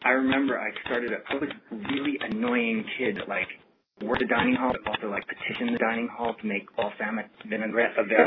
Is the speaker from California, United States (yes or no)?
no; Charleston, South Carolina, United States; what I knew of food when I landed on Amherst was really growing up in South Carolina, growing up in Charleston, where the food culture is very close at hand.